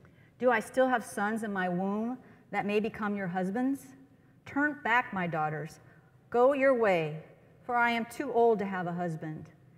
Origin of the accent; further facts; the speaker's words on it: Lafayette, United States; I am from Lafayette, and I am the pastor of a Work in Progress faith community.